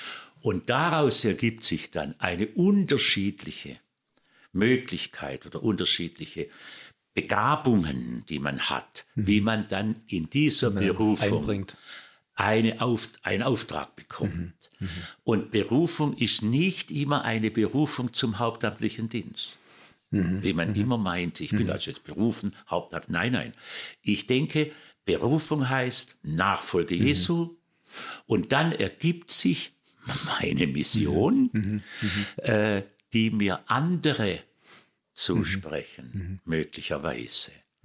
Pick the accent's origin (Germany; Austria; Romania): Germany; Nöttingen, Baden-Württemberg; Also ich komme aus Nöttingen. Das ist ein Dorf in der Nähe von Pforzheim, also aus der badischen Seite unseres Landes.